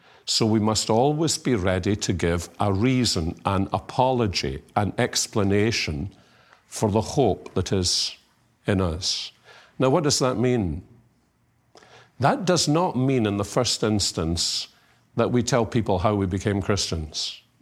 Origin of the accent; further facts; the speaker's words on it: Columbia, South Carolina, United States; where do you come from? And I would walk out of the elevator backwards and say to them, Columbia, South Carolina. And watch the expressions on their faces as the door closed, because they were thinking, he doesn't sound as though he comes from around here.